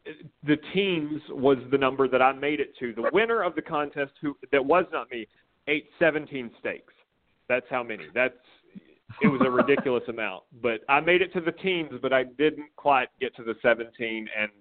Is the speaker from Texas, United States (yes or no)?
no; Corner, Alabama, United States; I grew up in Corner, Alabama. And if you don't know where that is, you never will, because it's in the middle of nowhere.